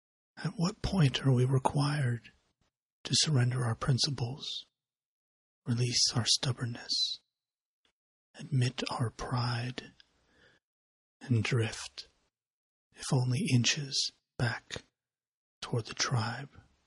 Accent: United States; as an American, I know that I have more than I need, more than anyone needs.

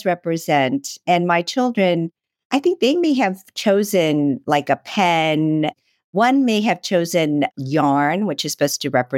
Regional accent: Los Angeles, California, United States; also born or lived in Seoul, South Korea; I was born in Seoul, but I lived in Los Angeles since I was 7. And my whole life, I sort of shifted and wavered between being American and being Korean.

